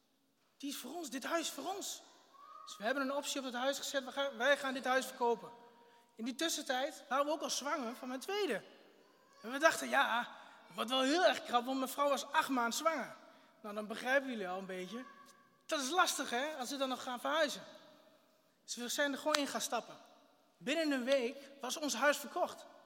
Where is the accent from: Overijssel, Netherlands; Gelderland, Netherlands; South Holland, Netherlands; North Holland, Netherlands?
Overijssel, Netherlands; Hengelo; Ik kom oorspronkelijk uit Hengelo. Daar komt de familie Fischer ook vandaan. Dat is mijn achtergrond. Ik ben getrouwd. Ik heb 2 kinderen.